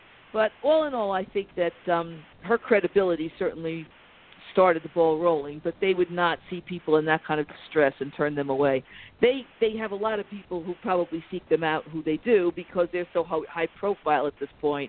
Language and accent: English; New York, United States; because I'm from Westchester County, New York.